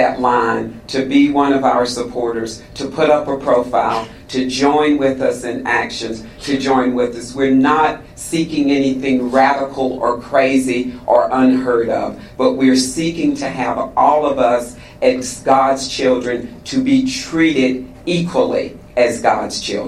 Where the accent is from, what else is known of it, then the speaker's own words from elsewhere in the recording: the South, United States; I grew up in the South.